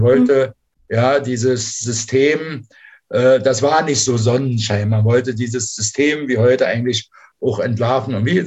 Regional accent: Berlin, Germany; ich bin in Pankow groß geworden, in so einem Neubau oder wie sagt man heute, Betongebieten, ja.

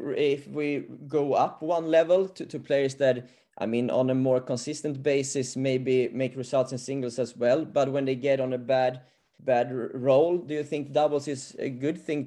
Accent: Gothenburg, Västra Götaland, Sweden; I'm from Sweden, from Gothenburg, and I've coached in Sweden the last couple of years

